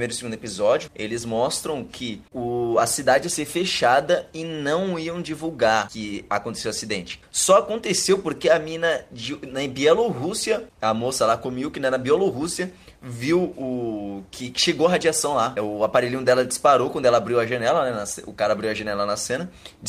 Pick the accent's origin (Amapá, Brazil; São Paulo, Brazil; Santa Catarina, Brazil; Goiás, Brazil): Goiás, Brazil; Goiânia; Inclusive eu sou de Goiânia.